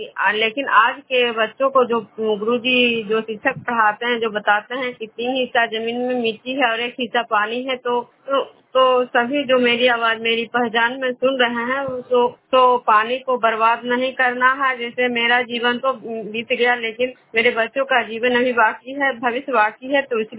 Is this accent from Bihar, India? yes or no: yes; Khajra, Bihar, India; मैं विष्णुपुर ग्राम खजरा पंचायत नालंदा जिला नगर नौसा प्रखंड की निवासी हूँ। सभी को मेरा नमस्कार। मेरा उम्र करीब 37 से 38 वर्ष हो रहा है।